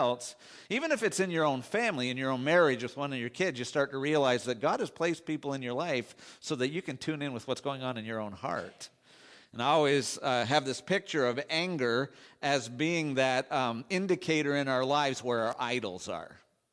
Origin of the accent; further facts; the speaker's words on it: Canada; being Canadian, you're sort of obligated to at least take a look at it.